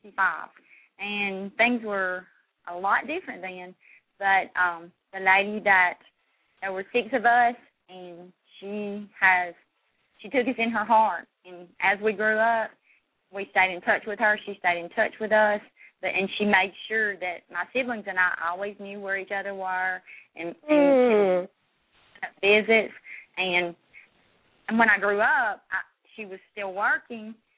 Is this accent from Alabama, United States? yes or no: yes; Alabama, United States; I am from Alabama. I have lived in Alabama all my life.